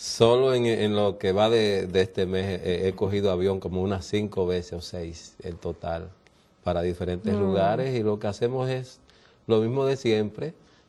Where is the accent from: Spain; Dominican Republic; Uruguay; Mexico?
Dominican Republic; also born or lived in New York / Puerto Rico; now in United States; yo soy oriundo, nacido en la República Dominicana y me desarrollé como hombre principalmente en Nueva York y Puerto Rico.